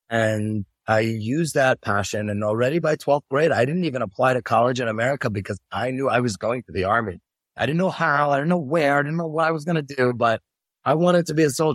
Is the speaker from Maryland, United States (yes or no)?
yes; Baltimore, Maryland, United States; now in Israel; So I grew up in Baltimore.